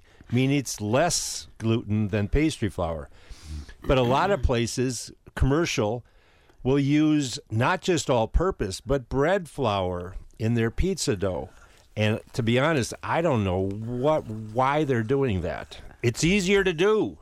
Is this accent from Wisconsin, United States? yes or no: yes; Milwaukee, Wisconsin, United States; So I grew up in Milwaukee with, you know, with Polish background, but there's a big German community there too